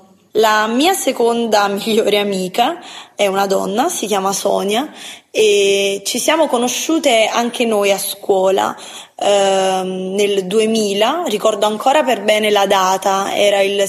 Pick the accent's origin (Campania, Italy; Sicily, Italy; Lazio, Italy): Campania, Italy; Naples; ho 27 anni e vengo da Napoli.